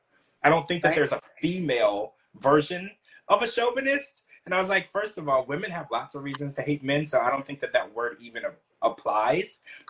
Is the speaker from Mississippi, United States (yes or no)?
no; Louisiana, United States; when I was growing up in Louisiana, we called them bottom feeders.